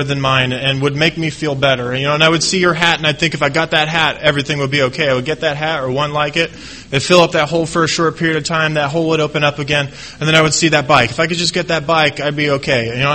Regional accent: Tacoma, Washington, United States; also born or lived in Seattle; As a kid, I grew up in Tacoma and Seattle area, and always felt really uncomfortable.

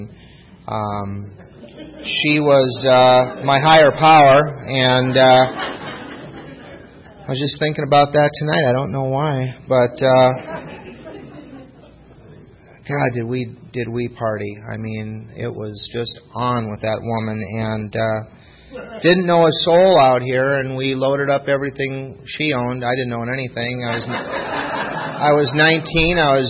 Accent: Minneapolis, Minnesota, United States; I'm from Minneapolis. Good place to grow up. Better place to leave. I like Minnesota.

